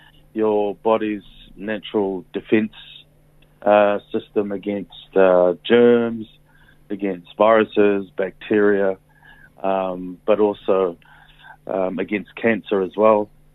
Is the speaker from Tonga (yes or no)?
yes; Tonga; now in New Zealand; So I was born in Tonga. Mum and Dad moved here to New Zealand when I was still very young. So I started off primary school years here, and then we'd moved back to Tonga, where I then attended high school there.